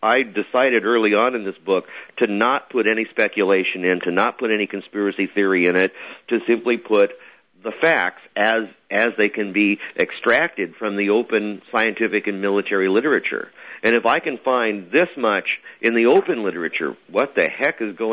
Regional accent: Reno, Nevada, United States; Now, I'm from Reno, a gambling town

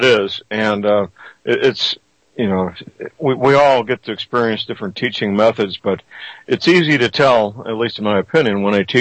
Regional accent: St. Louis, Missouri, United States; born or raised there

